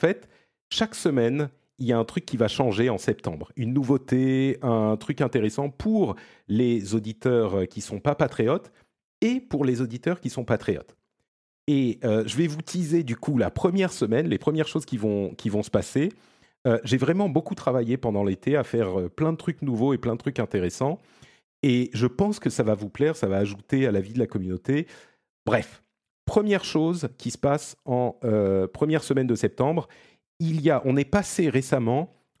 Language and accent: French; Italy